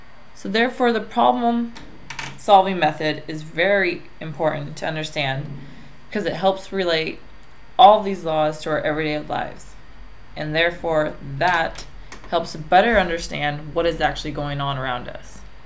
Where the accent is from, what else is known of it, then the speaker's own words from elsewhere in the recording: San Carlos, California, United States; now in San Diego, United States; I am from San Carlos, California, which is near San Francisco. And I've been living down here in San Diego for the past 2 years